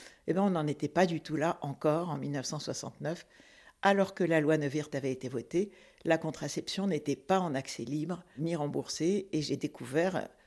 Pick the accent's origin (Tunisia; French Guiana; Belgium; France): Tunisia; born there; Alors moi, je suis née en Afrique du Nord, exactement en Tunisie, et j'y suis née il y a 76 ans. J'ai vécu les premières années de l'indépendance de la Tunisie.